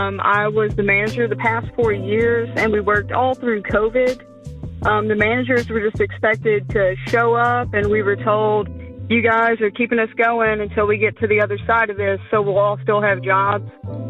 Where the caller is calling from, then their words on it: Louisville, Kentucky, United States; I'm calling from Louisville, Kentucky.